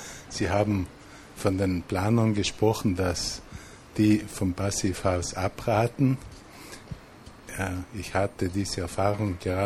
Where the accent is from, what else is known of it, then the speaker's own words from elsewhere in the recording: Trentino-Alto Adige, Italy; bei uns in Südtirol sind wir da etwas weiter